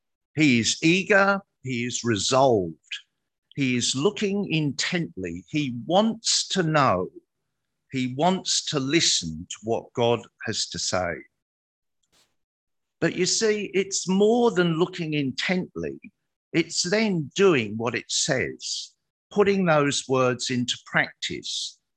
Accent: England, United Kingdom; now in Australia; because of an Englishman, I automatically go to the Oxford. And because I'm now an Australian, I also go to Macquarie.

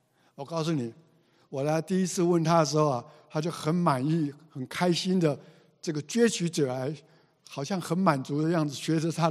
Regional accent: China; 而且我们中国人说，学如逆水行舟，不进则退。

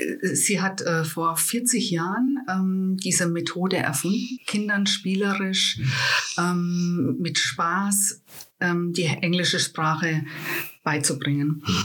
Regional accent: Wertheim, Baden-Württemberg, Germany; moved away as an adult; also born or lived in Würzburg; ich bin in Wertheim geboren und aufgewachsen und habe da bis 2008 gelebt. Ich war zwischendurch mal 2 Jahre in Würzburg und 1 Jahr in den USA, aber im Prinzip bis 2008 in Wertheim.

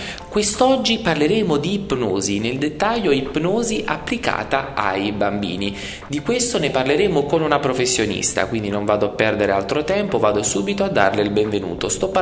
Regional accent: Apulia, Italy; also born or lived in Parma / Lyon; io sono originaria del Salento

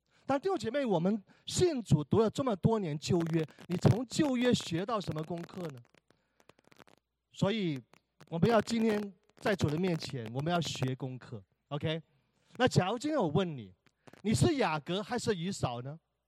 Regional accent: China; 我是天津的，而是河北的。我们北方人呢

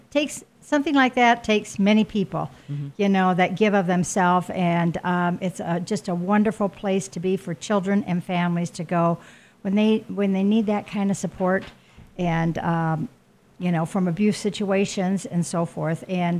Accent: Audubon, Iowa, United States; now in Sioux City, United States; Well, I grew up in Audubon, Iowa, on the farm there, and came to Sioux City, actually, to follow in my older sister's footsteps.

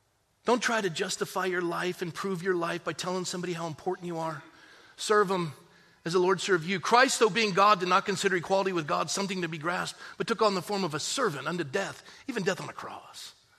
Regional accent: Coronado, California, United States; I was raised in Coronado.

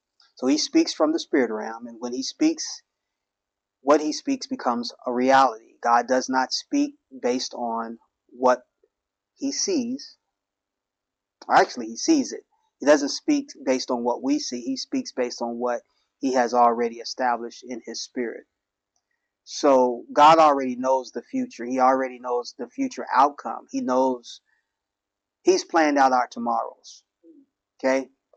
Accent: Cincinnati, Ohio, United States; when I was growing up in Cincinnati, there was three buses that came up Reading Road

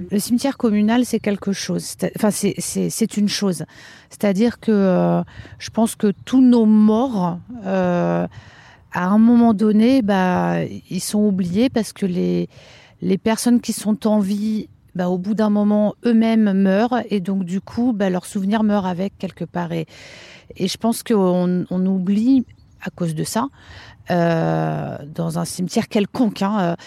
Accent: Centre-Val de Loire, France; also born or lived in Paris / Spain; je suis de Touraine à l'origine, mais mes études m'ont emmenée du côté de Paris, en Espagne, en Touraine de nouveau. Et puis, les aléas de la vie ont fait que j'ai beaucoup bougé. Un peu partout en France, quasiment.

